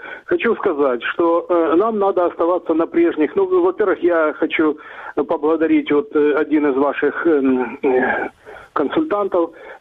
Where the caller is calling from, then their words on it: Dnipro, Dnipropetrovsk Oblast, Ukraine; я звоню из города Днепр.